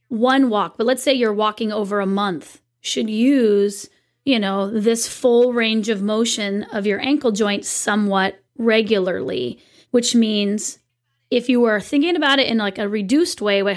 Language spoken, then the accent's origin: English; California, United States; I am such a Californian.